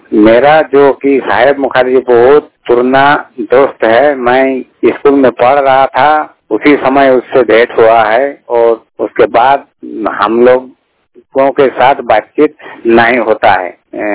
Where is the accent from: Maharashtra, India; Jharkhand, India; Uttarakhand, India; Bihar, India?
Jharkhand, India; Dhanbad; मैं धनबाद झारखंड का रहने वाला हूँ।